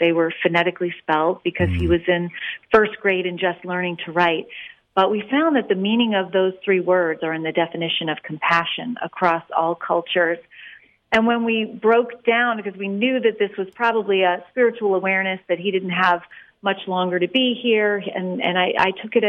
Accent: Arkansas, United States; born there; I was born in Arkansas, so it's really like coming home for me

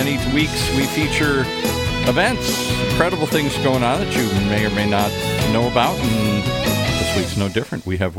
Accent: Midwest, United States; When I was a little boy in suburbia, growing up in the Midwest and later out here

